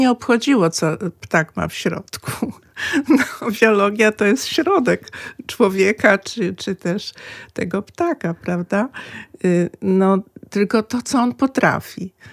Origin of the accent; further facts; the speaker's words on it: Jarosław, Subcarpathian Voivodeship, Poland; bo pochodzę z Jarosławia i tam wtedy dzieciaki nie miały telefonu